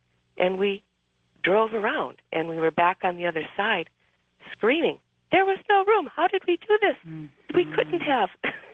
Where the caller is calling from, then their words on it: San Francisco, California, United States; I'm calling from San Francisco.